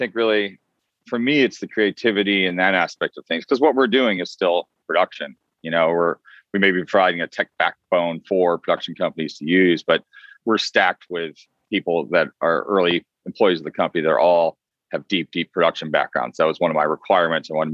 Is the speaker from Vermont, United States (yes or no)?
yes; Vermont, United States; also born or lived in Boston; now in Los Angeles, United States; I'm not from LA originally. I'm from, I was born in Boston and I grew up quite a bit in Vermont. So in the mountains and that sort of thing. But I've been in LA. LA's been my base since 94.